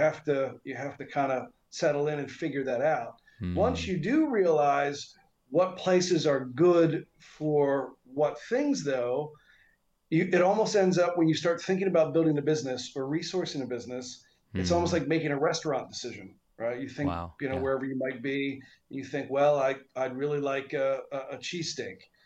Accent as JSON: {"language": "English", "town": "Annapolis", "region": "Maryland", "country": "United States", "tie": "born or raised there", "moved": "as an adult", "said": "I grew up on the East Coast, in Annapolis, Maryland. Initially left after my college time in 2005 to come out to Asia Pacific and have an initial investigation."}